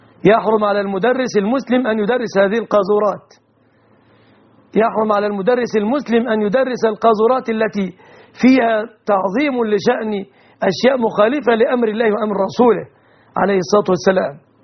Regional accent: Egypt

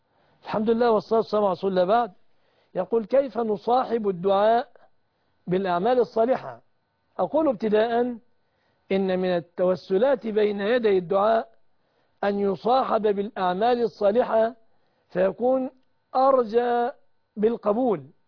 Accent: Egypt; يحفظ بلادنا مصر

